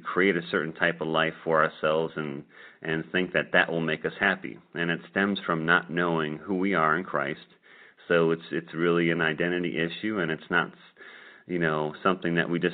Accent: Detroit, Michigan, United States; But I grew up in the Detroit area

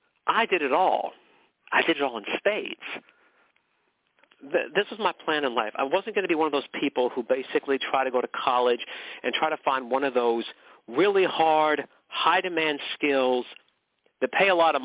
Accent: McKinleyville, California, United States; I was born and raised in McKinleyville. McKinleyville.

